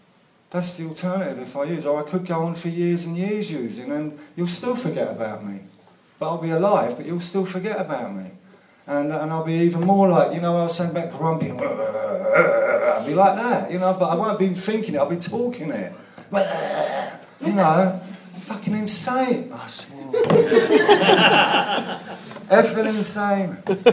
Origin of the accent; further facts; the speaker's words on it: London, United Kingdom; born there; I was born in Duquesne Road Hospital